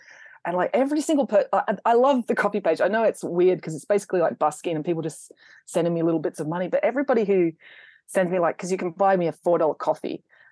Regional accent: Australia; also born or lived in England; I'm English and my family are English. Like, I've lived in Australia since I was two

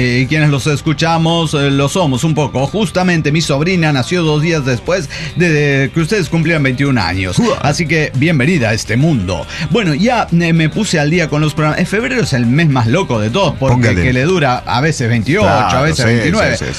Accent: Peru; Soy latinoamericana, soy peruana.

